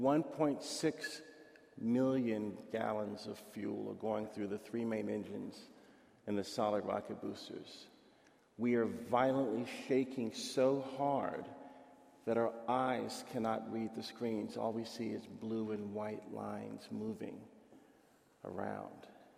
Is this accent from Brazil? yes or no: no; Virginia, United States; I'm watching my hometown, Virginia.